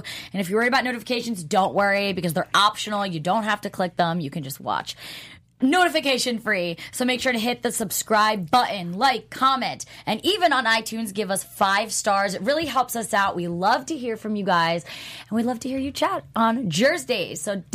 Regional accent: New Jersey, United States; I'm from Jersey. And these people aren't from Jersey, so everyone needs to relax.

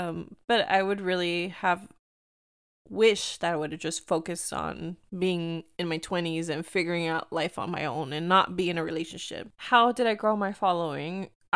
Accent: United States; I am from two cultures. I am Mexican American, and I'm here to take up space. Whether my Spanish is not perfect or my English is not perfect, but I speak Spanglish.

